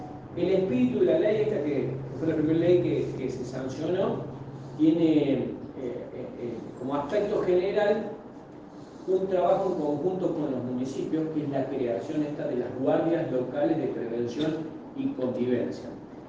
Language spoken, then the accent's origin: Spanish; Noetinger, Córdoba, Argentina; porque yo soy de Nuetinger